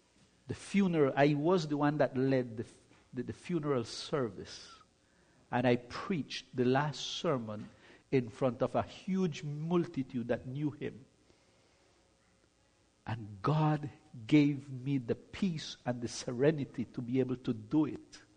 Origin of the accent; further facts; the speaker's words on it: Belize; By the way, I'm from Belize. Okay? The best and most beautiful country in the world. Belize.